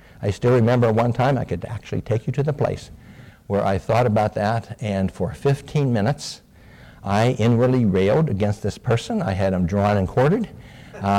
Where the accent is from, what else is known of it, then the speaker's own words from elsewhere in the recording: Pittsburgh, Pennsylvania, United States; I grew up in Pittsburgh area, so I know what a blast furnace is.